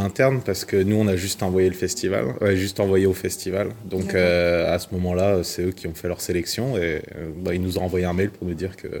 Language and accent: French; Rennes, Brittany, France; Là, moi, je viens d'arriver parce que je suis rennais, donc ouais.